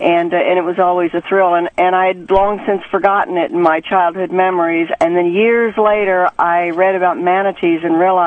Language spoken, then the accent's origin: English; Florida, United States; I grew up in a rural portion of Florida, of northeast Florida, on the St. John's River, where, amazingly enough, we swam with the manatees.